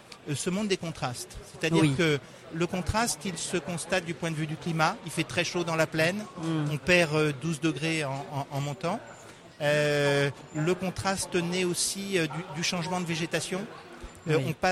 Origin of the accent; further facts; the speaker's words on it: Normandy, France; now in Vaucluse, France; Alors moi je suis originaire donc de Normandie et je me suis marié à Carpentras. Et je suis installé dans le Vaucluse depuis une dizaine d'années.